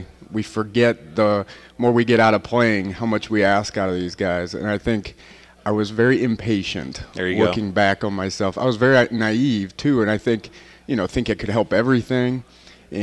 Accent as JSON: {"language": "English", "region": "Indiana", "country": "United States", "said": "And I'm from Indiana, so it's great to be home, too."}